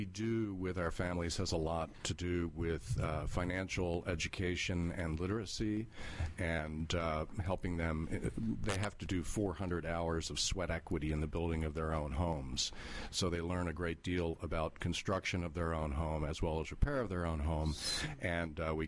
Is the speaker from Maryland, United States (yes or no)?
yes; Baltimore, Maryland, United States; I'm from Baltimore.